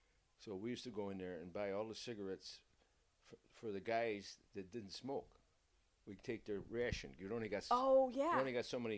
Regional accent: Syracuse, New York, United States; All no, the whole outfit was from Syracuse.

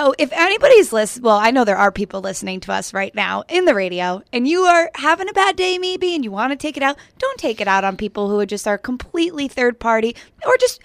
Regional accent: New York, United States; but I would like to point out that I am a New Yorker.

